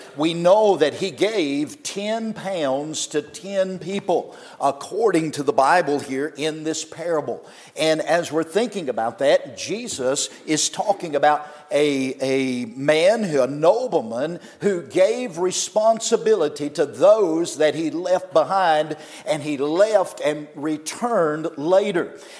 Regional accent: North Carolina, United States; I'm from Wilkes County, North Carolina.

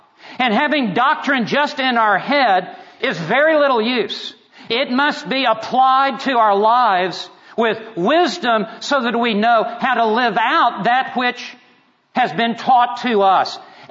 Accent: Memphis, Tennessee, United States; I grew up in Memphis, Tennessee. I went to Texas Tech on a football scholarship.

